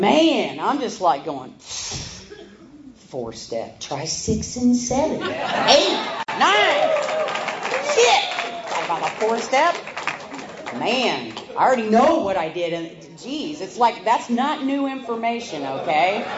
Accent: Missouri, United States; I'm from the Southwest Missouri area in the Show Me region. And I'm very proud of that.

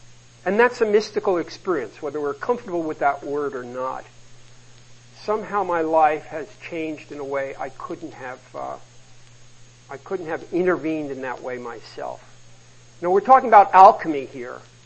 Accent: New York, United States; Although I come from New York, a dark, dank place

